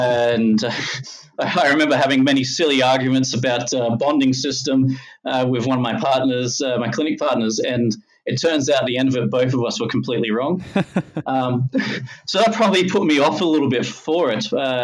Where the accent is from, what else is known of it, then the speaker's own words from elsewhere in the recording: Logan, Queensland, Australia; And I grew up in Logan, and unfortunately, we weren't the most financially friendly family.